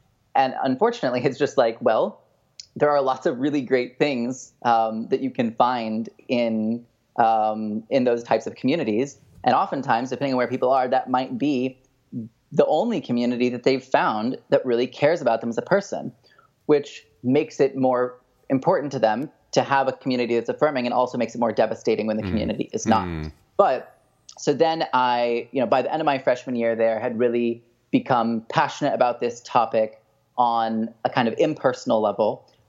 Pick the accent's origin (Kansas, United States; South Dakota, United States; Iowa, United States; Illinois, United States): Kansas, United States; Wichita; I'm 27 years old. I grew up in Wichita, Kansas, and in a conservative Presbyterian church of about 2,000 people